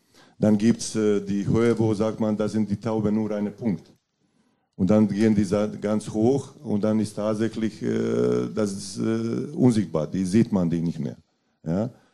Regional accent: Bosnia & Herzegovina; German is a second language; now in Germany; So als Jugendlicher, 15 Jahre, er sagt bei uns in Bosnien, in meiner Heimstadt, irgendwo Anfang November bis Ende März war normalerweise immer halbes Meter Schnee.

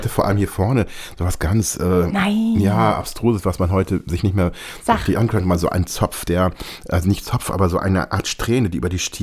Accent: Ibbenbüren, North Rhine-Westphalia, Germany; dieser Schmelzpunkt Ibbenbüren, das ist mein Heimatort in Westfalen, da ist viel draus entstanden in der Zeit.

